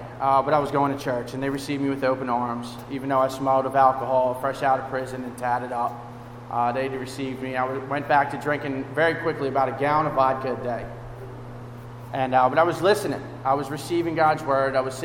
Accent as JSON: {"language": "English", "town": "Wilmington", "region": "Delaware", "country": "United States", "tie": "born or raised there", "said": "I grew up in Wilmington, in Delaware. If you guys are familiar with Wilmington, Delaware, just out on the outskirts in a little town called Ellesmere."}